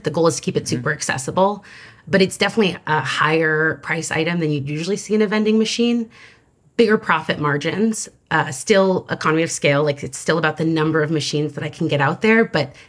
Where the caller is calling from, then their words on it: Chicago, Illinois, United States; I'm calling in from Chicago, Illinois.